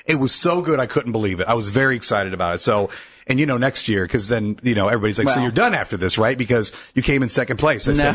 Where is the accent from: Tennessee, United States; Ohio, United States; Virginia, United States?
Ohio, United States; Akron; Being born and raised in Akron, which is about 40 miles south of Cleveland, and just being through the Browns and every other team, I'm usually on the opposite end.